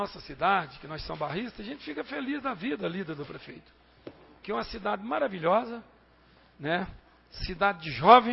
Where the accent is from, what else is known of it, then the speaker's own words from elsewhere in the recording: Anápolis, Goiás, Brazil; porque eu sou goiano de Anápolis, estou estudando aqui, moro.